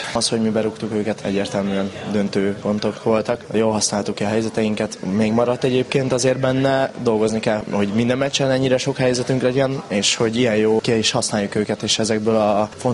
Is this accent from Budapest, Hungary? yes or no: no; Paks, Tolna, Hungary; Paksi srác vagyok, szóval én itt is nevelkedtem, számomra ez nagyon meghatározó életszakasz volt.